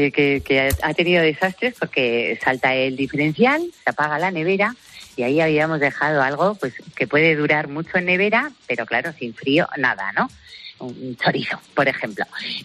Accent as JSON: {"language": "Spanish", "country": "Spain", "said": "no tiene ni idea de lo que somos los españoles"}